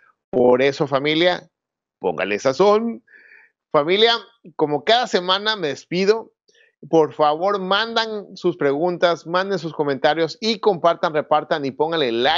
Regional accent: Mexico; como hispano y como mexicano

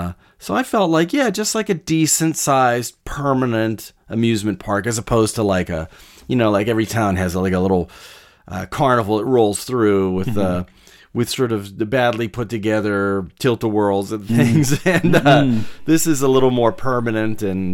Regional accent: Pittsburgh, Pennsylvania, United States; I grew up in Pittsburgh, and there's this place called Kennywood, which is like goes back to the early 1900s.

